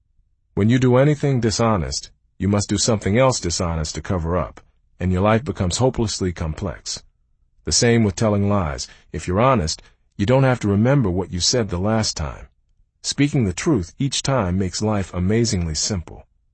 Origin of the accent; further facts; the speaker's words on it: Detroit, Michigan, United States; I knew from my own experiences growing up in Detroit that scores didn't always reflect how smart people are.